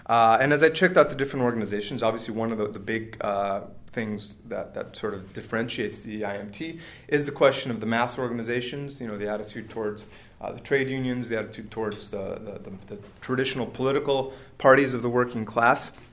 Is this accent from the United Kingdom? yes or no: no; Mexico; now in United States; I actually grew up in Mexico. Even though … I was born in Mexico. My mom was Mexican.